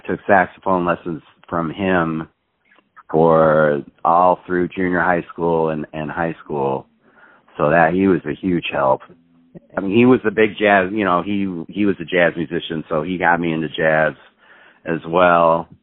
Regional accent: Chicago, Illinois, United States; now in New York, United States; I think growing up in Chicago area and that it made me ready for New York as opposed to growing up somewhere else would have been much more of a culture shock

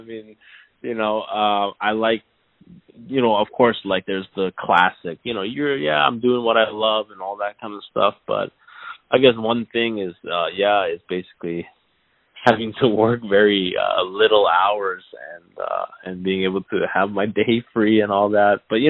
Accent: Canada; also born or lived in Boston, United States; growing up in Canada and then going to school and at Berkeley in Boston

